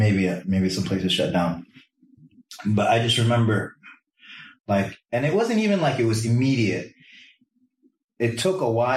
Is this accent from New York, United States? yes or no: yes; New York, United States; But growing up in New York after 9/11 was what was very intense.